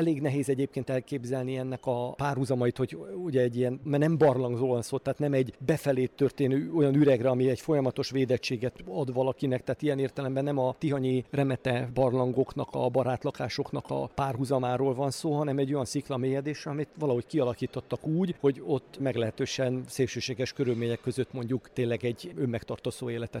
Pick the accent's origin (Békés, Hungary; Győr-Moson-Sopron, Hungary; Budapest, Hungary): Győr-Moson-Sopron, Hungary; Sopron; az én szülővárosomra, Sopronra gondolok